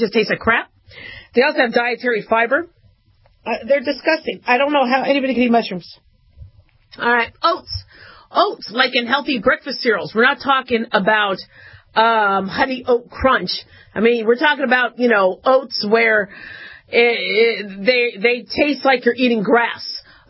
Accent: Arizona, United States; now in Nevada, United States; I live in Nevada. You know, I grew up in Arizona.

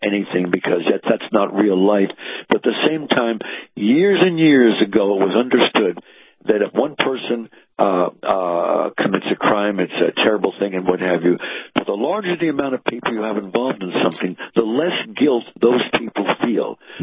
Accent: New Jersey, United States; I grew up here in New Jersey, and in the early days, a lot of my appearances were on local TV in New York and what have you, because I wasn't known nationally.

